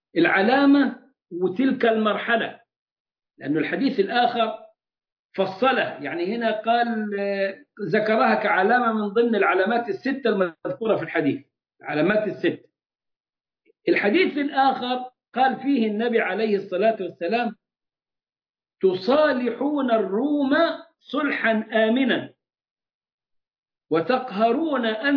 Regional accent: Egypt; واللي موجود عندنا في مصر؟

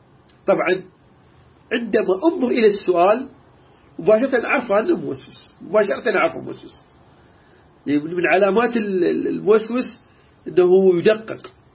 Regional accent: Iraq; عندنا بالعراق

